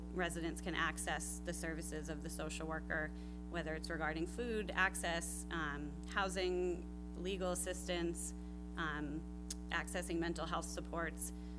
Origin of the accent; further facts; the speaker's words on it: Hingham, Massachusetts, United States; As I said before, I was born and raised in Hingham. I returned 15 years ago to start my family. I care deeply for this town.